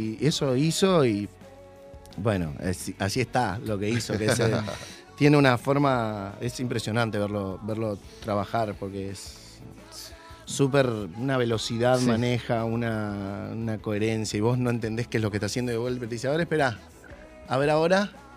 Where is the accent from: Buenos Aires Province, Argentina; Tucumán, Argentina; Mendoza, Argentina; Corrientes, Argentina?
Buenos Aires Province, Argentina; Don Torcuato; O sea, porque ella es de Pilar y nosotros somos de Torcuato.